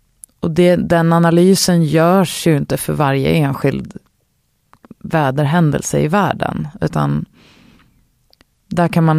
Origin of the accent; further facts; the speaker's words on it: Gävle, Gävleborg County, Sweden; För jag kommer från Gävle, och Gävle såg ut som, ja